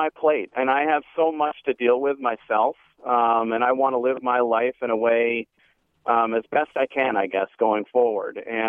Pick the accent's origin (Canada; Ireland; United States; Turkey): Ireland; I'm also Irish, and I can get angry about it.